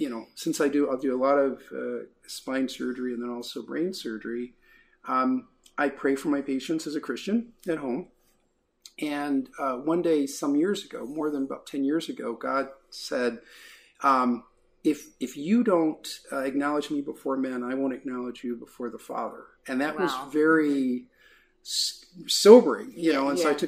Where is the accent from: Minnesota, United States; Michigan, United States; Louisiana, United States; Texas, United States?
Michigan, United States; Detroit; And in terms of my background, I was born and raised in Detroit, and with a single mom.